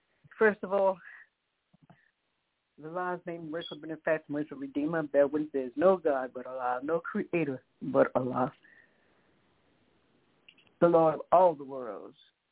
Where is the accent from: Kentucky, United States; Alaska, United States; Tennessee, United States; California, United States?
Tennessee, United States; Nashville; born there; Harry Medical College in Nashville, Tennessee, my birthplace, place I was born, the state as well as the hospital.